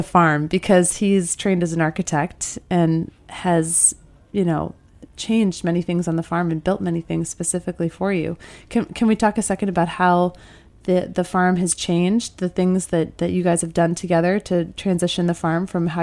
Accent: Midwest, United States; I'm from the Midwest. I keep it G-rated or PG-rated.

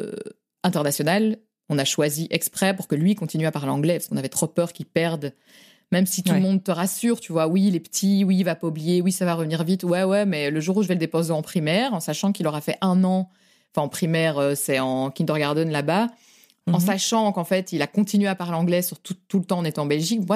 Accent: France; accent: French; j'ai quand même un accent de Frenchie et même si c'est mignon, t'as quand même envie parfois de dire allez, je suis vraiment bilingue, quoi.

